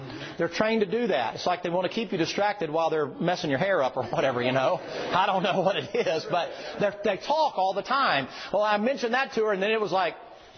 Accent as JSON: {"language": "English", "region": "the South", "country": "United States", "said": "I'm from the South. And in the South, down there, most of us sing by letter."}